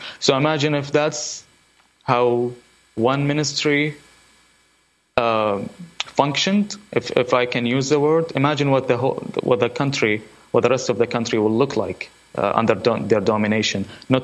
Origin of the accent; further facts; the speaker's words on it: Iraq; English is a second language; These are some of my earliest memories, is watching from our rooftop as my hometown gets bombed by America and its allies in 98 in Operation Desert Fox